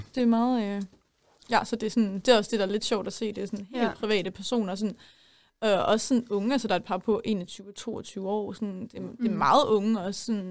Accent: Middelfart, Region of Southern Denmark, Denmark; jeg er 20 år gammel, og jeg går på tredje semester her på journalistik, og jeg kommer fra Middelfart.

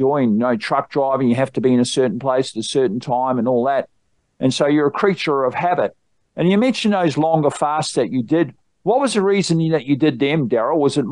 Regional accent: Australia; because I'm an Australian author

